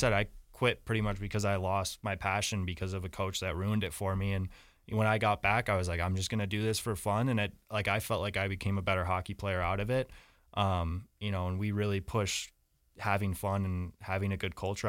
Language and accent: English; Cottage Grove, Minnesota, United States; So I'm originally from right outside of the Twin Cities in Minnesota, a little smaller town called Cottage Grove